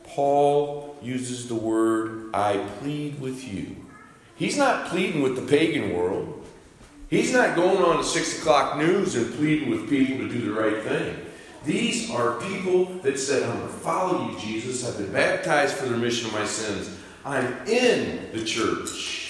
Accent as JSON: {"language": "English", "region": "Michigan", "country": "United States", "said": "from Michigan like me."}